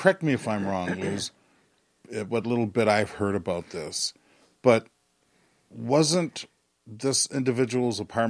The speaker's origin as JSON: {"language": "English", "country": "United States", "said": "As an American, my concern is that we've allowed an institution to shoot first"}